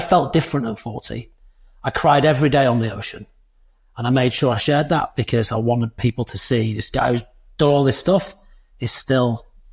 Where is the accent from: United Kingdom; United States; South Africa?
United Kingdom; Doncaster, Yorkshire and the Humber; I'm from kid from Doncaster, handful of GCSEs, no A-levels, no degree.